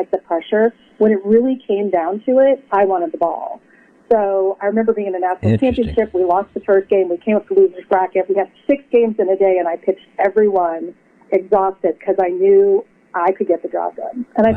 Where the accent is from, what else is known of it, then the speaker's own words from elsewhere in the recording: Portland, Oregon, United States; I grew up in Portland, Oregon.